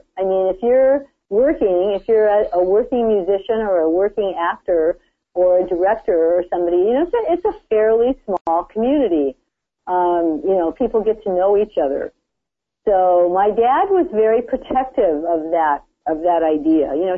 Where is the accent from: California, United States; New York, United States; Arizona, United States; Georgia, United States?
California, United States; Laguna Beach; when I was growing up in Laguna, I worked out At a place called Coto de Casa, which is a kind of a ranch that's out, you know, it's in the country near Laguna Beach.